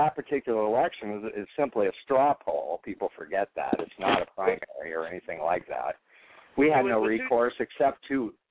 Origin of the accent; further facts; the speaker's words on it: Iowa, United States; Here in my home state of Iowa, we were not satisfied with anybody in the field 4 years ago